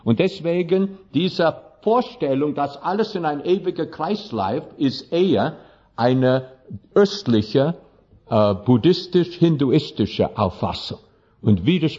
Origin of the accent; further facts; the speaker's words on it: Baden-Württemberg, Germany; accent: Swabian; jetzt bin ich ein Schwabe, Sie merken alle von meiner Aussprache, dass ich Schwäbische fahre, oder?